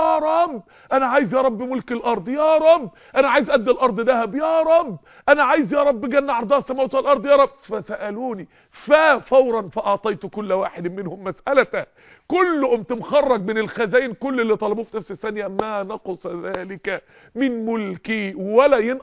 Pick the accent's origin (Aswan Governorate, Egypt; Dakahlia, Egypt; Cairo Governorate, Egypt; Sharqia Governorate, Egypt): Dakahlia, Egypt; Mansoura; حوالي 18 19 سنه مش فاكر، 20 سنه كده وانا طالب في الكليه، فكنت عنده، هو من القاهره وانا من المنصوره